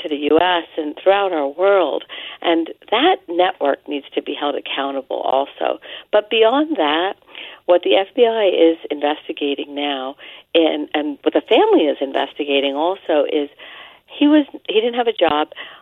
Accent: West Virginia, United States; I didn't miss this story because I'm from West Virginia, remember?

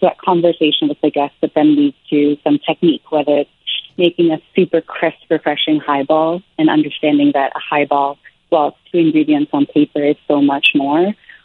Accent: Japan; I grew up in Japan, so I would teach English to little toddlers.

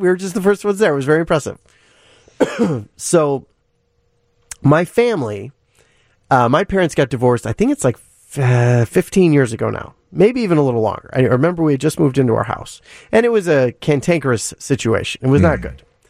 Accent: Indiana, United States; we grew up in Northwest Indiana, not the far south.

